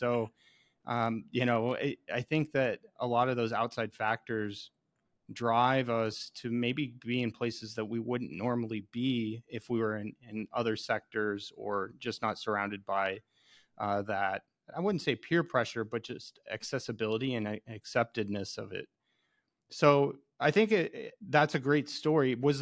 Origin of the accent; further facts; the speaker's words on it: Arizona, United States; And I'm also from Arizona.